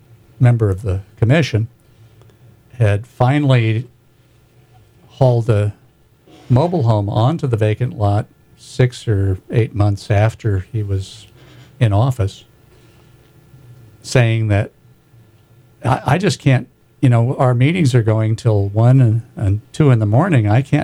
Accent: Wales, United Kingdom; And, you know, I'm a Welshman

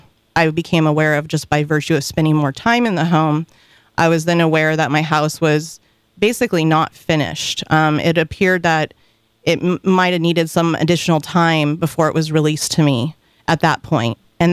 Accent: California, United States; I came from the Bay Area and, of course, love the Bay Area.

